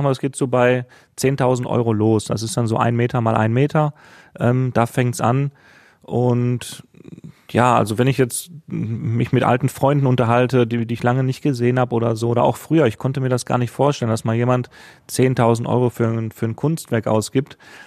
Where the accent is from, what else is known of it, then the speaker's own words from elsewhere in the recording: Essen, North Rhine-Westphalia, Germany; ich bin aus Essen, aus dem Ruhrgebiet